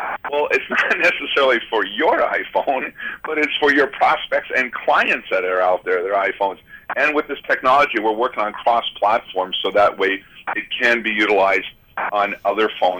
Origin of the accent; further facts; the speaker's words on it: Canada; also born or lived in United States; actually I was born in the U.S., I grew up in Canada, and to Canadian parents